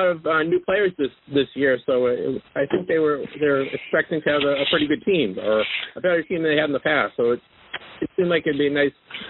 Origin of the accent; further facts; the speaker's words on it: New England, United States; Yeah, I'm a New England guy